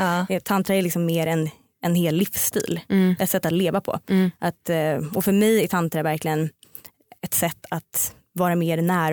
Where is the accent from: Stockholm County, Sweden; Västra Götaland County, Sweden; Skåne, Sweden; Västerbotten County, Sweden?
Stockholm County, Sweden; Stockholm; Men jag kommer från Stockholm. Mm. Har bott här i väldigt många år.